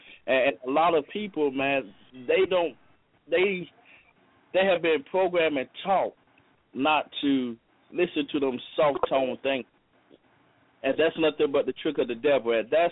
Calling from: Warsaw, North Carolina, United States; I'm actually calling from Warsaw, North Carolina.

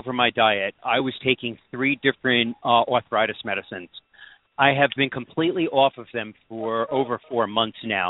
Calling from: North Canton, Ohio, United States; North Canton.

